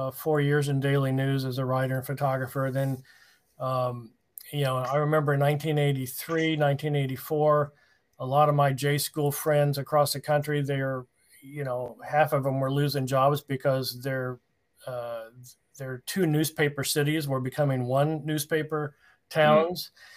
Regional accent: St. Louis, Missouri, United States; Met my wife there, and you know, the Carolinas have been my home ever since. I'm originally from St. Louis area.

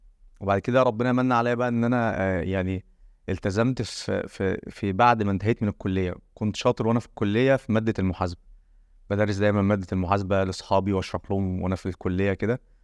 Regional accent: Sidi Salem, Kafr El Sheikh Governorate, Egypt; اصلا من كفر الشيخ، من مركز سيدي سالم، عشان الناس تبقى عارفه اصلي يعني، وقريه اسمها ابو عليوه، ولكن انا مقيم في محافظه كفر الشيخ من سنين، من يوم ما اتولدت يعني

